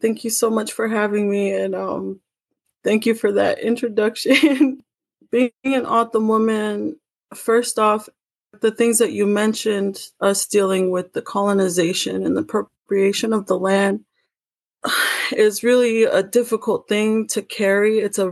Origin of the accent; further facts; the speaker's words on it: Arizona, United States; I guess to be an O'odham woman, with those things being said, I grew up on the reservation.